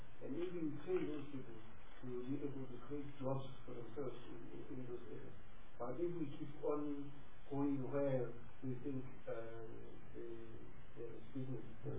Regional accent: Ukraine; English is a second language; For example, I'm from Ukraine, but 259 only from there.

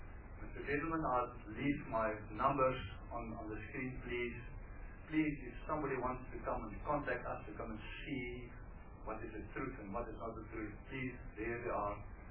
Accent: KwaZulu-Natal, South Africa; I come from KwaZulu-Natal, on the border of the district. It's an area called Angulkulwane, also known as Nangalbarele.

